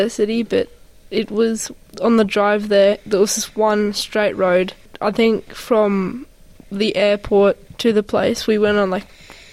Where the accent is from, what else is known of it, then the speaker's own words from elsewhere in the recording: Melbourne, Victoria, Australia; I'm from Melbourne, and I go to Trinity Grammar School in Kew. I was born in Melbourne, and my background is Greek-Australian.